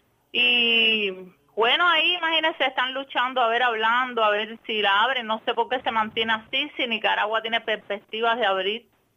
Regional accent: Cuba; moved away; somos cubanos, es donde está nuestra familia.

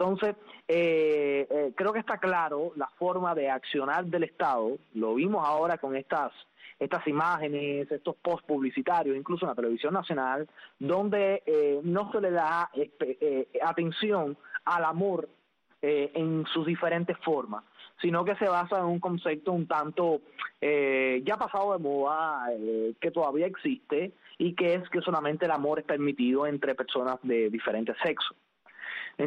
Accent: Cuba; en el cual no tuve participación en ninguna como ciudadano cubano

